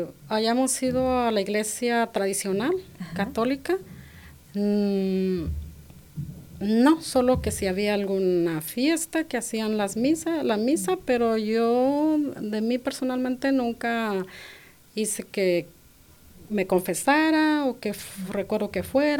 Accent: Durango, Mexico; now in Denver, United States; Soy de México, de Durango, un pueblito pequeño, donde por municipios se conoce uno todo. Ajá. Ahí fue donde crecí.

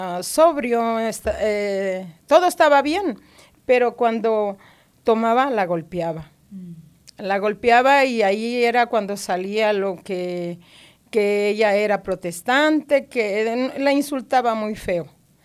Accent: Mexico City, Mexico; also born or lived in Guerrero; Yo soy del estado de Guerrero. Ajá. Ahí nací y criada en la Ciudad de México.

